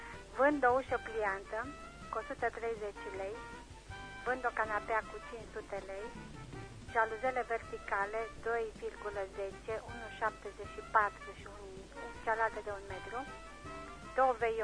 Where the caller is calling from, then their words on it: Reșița, Caraș-Severin, Romania; din Reșița.